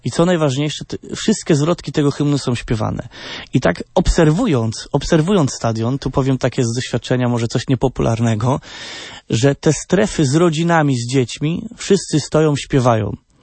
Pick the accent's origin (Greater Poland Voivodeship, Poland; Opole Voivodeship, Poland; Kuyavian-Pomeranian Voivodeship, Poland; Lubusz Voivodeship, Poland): Kuyavian-Pomeranian Voivodeship, Poland; Chełmża; A no, jestem z Chełmży, no.